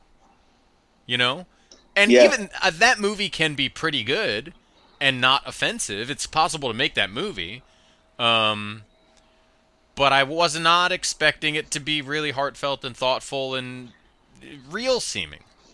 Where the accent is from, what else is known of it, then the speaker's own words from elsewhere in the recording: Chicago, Illinois, United States; We're seamlessly moving from Brittany Runs a Marathon to your trip to my hometown to see music.